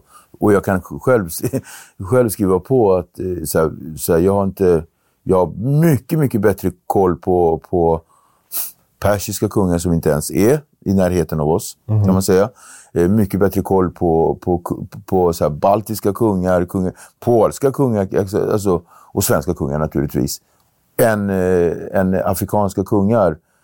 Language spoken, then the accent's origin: Swedish; Cape Verde; jag kommer från Kap Verde.